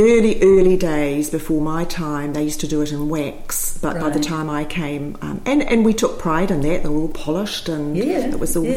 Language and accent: English; Christchurch, Canterbury, New Zealand; Well, I was born in Christchurch mm-hmm. in 1948.